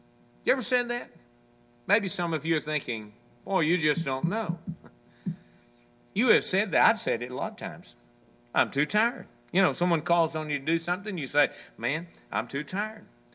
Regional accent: Hallsville, United States; when I was growing up in Hallsville

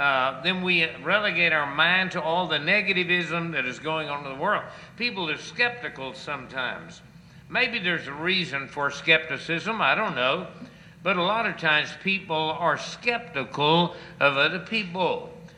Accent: Hallsville, United States; Several years ago when I was growing up in Hallsville

